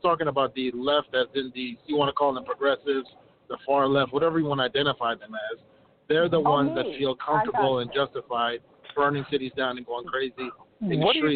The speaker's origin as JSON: {"language": "English", "town": "Minneapolis", "region": "Minnesota", "country": "United States", "tie": "born or raised there", "said": "I saw what happened to the neighborhood I grew up in. I grew up in South Minneapolis."}